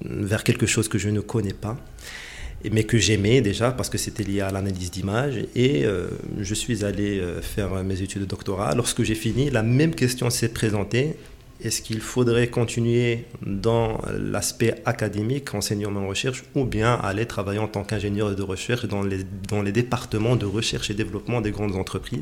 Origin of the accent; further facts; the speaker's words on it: Kenitra, Rabat-Salé-Kénitra, Morocco; je suis natif de Kenitra, donc j'ai vu l'évolution de l'université de très près à travers le temps